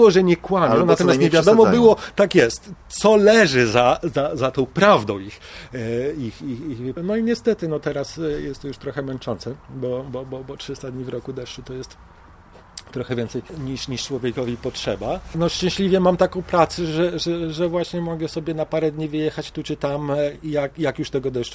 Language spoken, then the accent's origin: Polish; Warsaw, Masovian Voivodeship, Poland; Nie lubię Warszawy, nie czuję się tam dobrze, chociaż tam wyrosłem, tam się wychowałem.